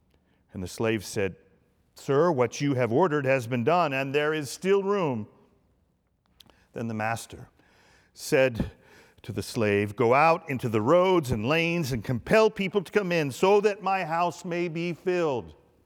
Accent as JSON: {"language": "English", "region": "New Jersey", "country": "United States", "said": "I'm from North Jersey, Dave is from Pittsburgh"}